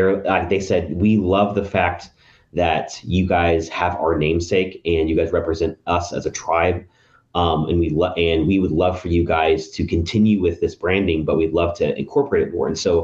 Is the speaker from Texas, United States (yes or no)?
yes; Houston, Texas, United States; now in Spokane, United States; I'm not from Spokane originally. I'm actually from Houston, Texas. And I grew up in Texas.